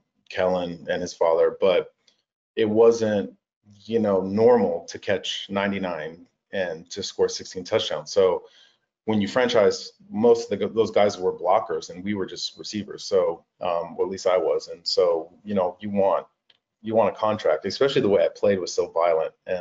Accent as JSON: {"language": "English", "town": "Fort Bragg", "region": "North Carolina", "country": "United States", "tie": "born or raised there", "also_born_or_lived": "Germany", "said": "I was born in Fort Riley, lived in Germany on a base, and then was on Fort Bragg for quite a while."}